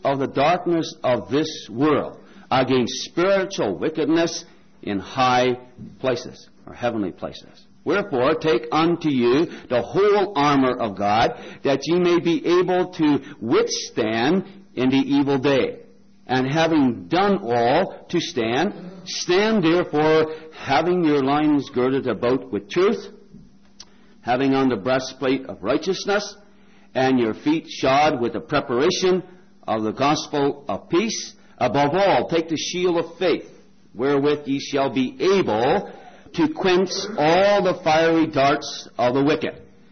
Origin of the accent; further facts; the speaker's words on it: Newfoundland and Labrador, Canada; I'm from Labrador, not Newfoundland, Labrador